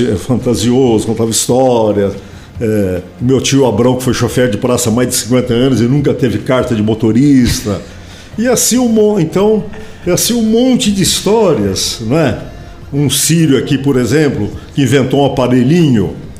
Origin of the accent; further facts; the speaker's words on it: Guaxupé, Minas Gerais, Brazil; born there; a comunidade sírio-libanesa de Guaxupé, da qual eu faço parte, né? Eu nasci aqui em Guaxupé, fui batizado na Igreja Ortodoxa aqui de Guaxupé